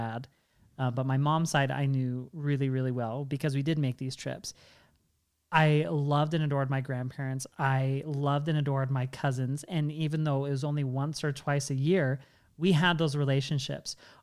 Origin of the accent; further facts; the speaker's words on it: Washington, United States; So I grew up in Washington State, and my mom and most of my dad's family all lived in Utah.